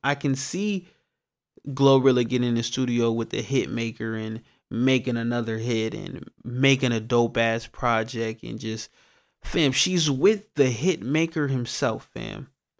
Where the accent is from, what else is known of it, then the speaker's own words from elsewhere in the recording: Atlanta, Georgia, United States; a little sad news to report out of my home state, my hometown of Atlanta.